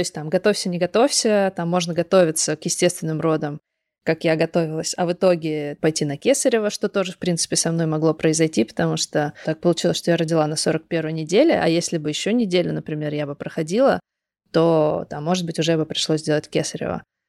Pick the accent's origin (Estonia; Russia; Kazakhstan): Russia; Kogalym, Khanty-Mansi Autonomous Okrug; also born or lived in Surgut; я вот выросла в Западной Сибири, в городе Когалым. Это рядом с Сургутом, с Тюменью, вот в этом регионе.